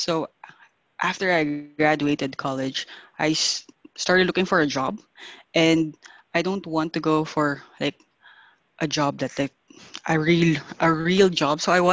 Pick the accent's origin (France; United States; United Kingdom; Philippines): Philippines; I am from the Philippines.